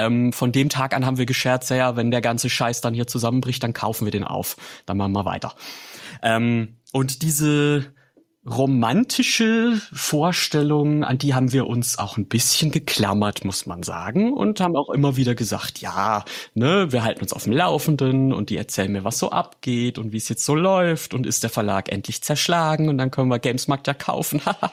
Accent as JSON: {"language": "German", "region": "Baden-Württemberg", "country": "Germany", "said": "Ich komme aus Baden-Württemberg, ich kann das."}